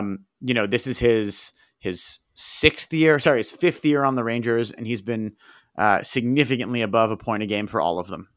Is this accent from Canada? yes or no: yes; Canada; I don't love that as a Canadian hockey fan.